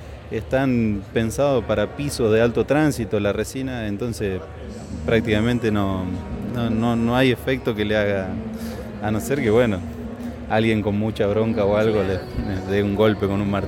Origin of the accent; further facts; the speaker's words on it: San Jerónimo Norte, Santa Fe, Argentina; yo soy de San Jerónimo Norte y me dedico a hacer más que nada mesas y bancos